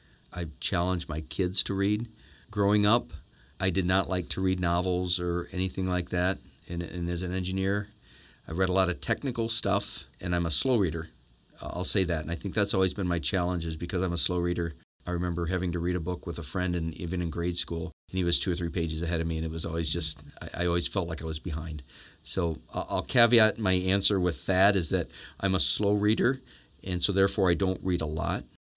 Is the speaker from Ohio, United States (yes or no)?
yes; Ohio, United States; but originally from Ohio. I grew up in Northwest Ohio.